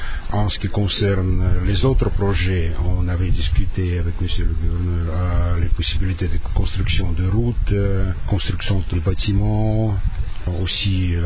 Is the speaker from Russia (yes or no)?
yes; Ural, Russia; French is a second language; la région d'Ural, chez nous en Russie